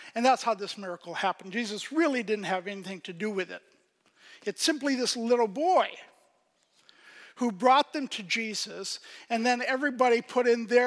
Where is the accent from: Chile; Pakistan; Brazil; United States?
Pakistan; I grew up in Pakistan every Sunday singing hymns in Urdu to English tunes